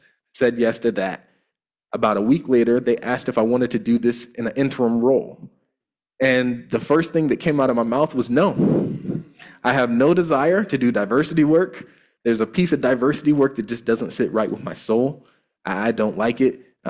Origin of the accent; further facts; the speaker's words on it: Mansfield, Ohio, United States; So I grew up in Mansfield, Ohio, just about 15 minutes from here.